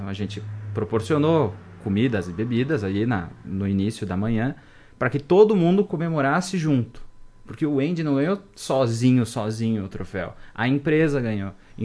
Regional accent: Erechim, Rio Grande do Sul, Brazil; now in Marau, Brazil; Eu não sou nascido em Marau, nós viemos de Erechim para cá

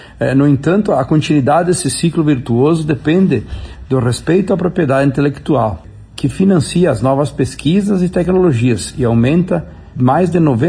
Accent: Rio Grande do Sul, Brazil; ninguém mexeu e aumentou tanto a produção no mundo como nós brasileiros, principalmente gaúchos. Aqui no Rio Grande do Sul

